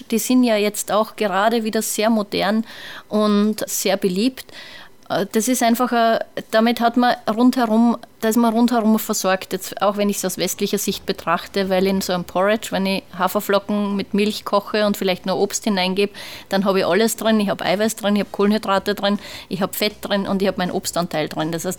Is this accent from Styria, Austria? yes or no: no; Salzburg, Austria; now in Vienna, Austria; Ich bin ursprünglich aus Salzburg.